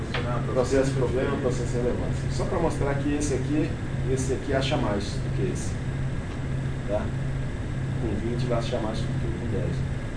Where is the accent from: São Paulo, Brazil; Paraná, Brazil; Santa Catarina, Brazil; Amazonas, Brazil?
Amazonas, Brazil; porque eu sou do Amazonas, tá? Do Amazonas aqui